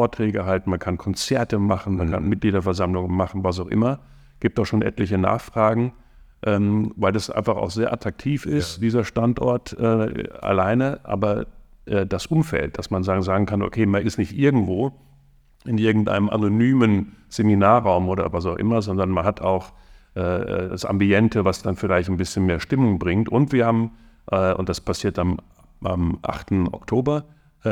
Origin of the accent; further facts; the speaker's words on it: Germany; now in Vienna, Austria; und ich bin ja Deutscher, der seit 97 jetzt in Wien lebt